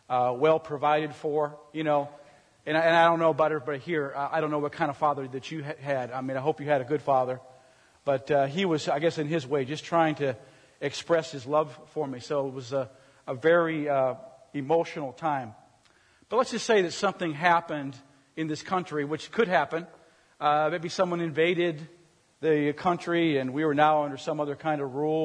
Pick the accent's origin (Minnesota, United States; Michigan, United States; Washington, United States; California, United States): Minnesota, United States; St. Paul; and I'm from St. Paul, Minnesota.